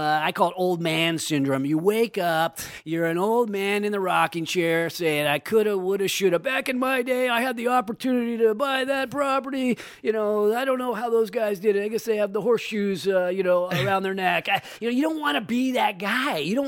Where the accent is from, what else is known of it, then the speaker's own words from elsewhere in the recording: Sacramento, California, United States; now I'm trying to help my hometown, the hometown that grew me up, and you know, help. It's the best way to meet the most ambitious people in Sacramento